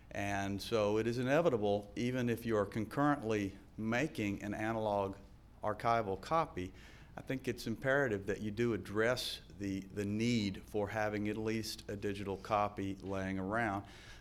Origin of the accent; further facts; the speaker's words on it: Southern United States, United States; I am from the South. And so for those of you who have a problem with the accent, I believe the hotel does provide an interpreter